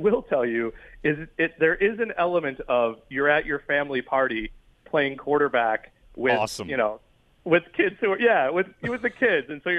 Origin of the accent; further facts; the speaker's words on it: Buffalo, New York, United States; And I'm sitting there with my kid watching Major League Baseball in my hometown, and they walk off, and I'm just like, this is happening. Like, this is – so I hope that this does something for baseball in Buffalo.